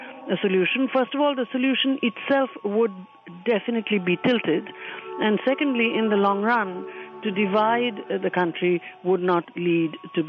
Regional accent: India; and indeed as an Indian, I have very strong feelings about this

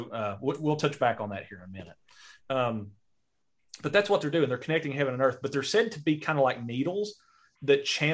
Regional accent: Logan, West Virginia, United States; they were also in kind of my hometown, just down the road here in Logan, West Virginia.

